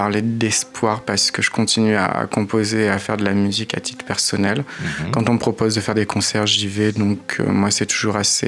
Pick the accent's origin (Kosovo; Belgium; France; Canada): France; Clermont-Ferrand, Auvergne-Rhône-Alpes; born there; Mm-hmm. Je suis né à Clermont-Ferrand.